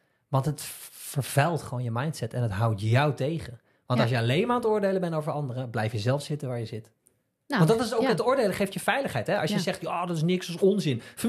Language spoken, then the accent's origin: Dutch; Netherlands; Dat vinden we leuk als Hollanders.